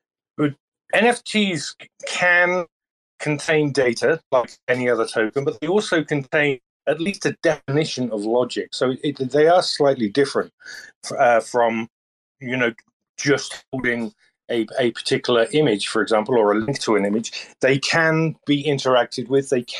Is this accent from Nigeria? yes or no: no; United Kingdom; I'm British, and I prefer Vim as my editor.